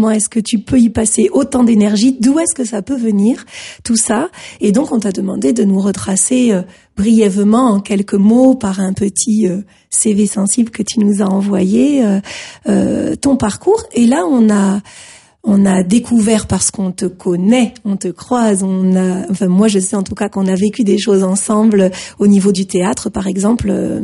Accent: France; born there; Moi, je suis née en France et j'ai vraiment pas beaucoup voyagé.

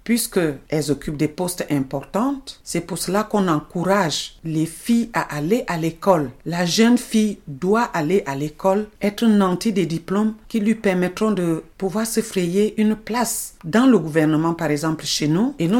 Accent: Centre, Cameroon; je suis originaire du Mbam et Inubu, parce que notre département était très grand, il a été éclaté en deux.

